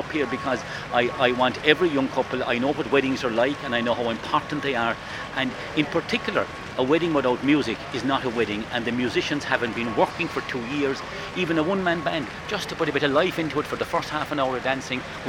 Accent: Munster, Ireland; I'm from Kerry

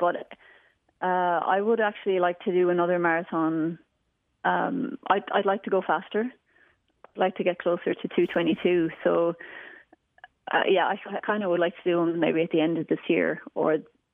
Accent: Ireland; being Irish

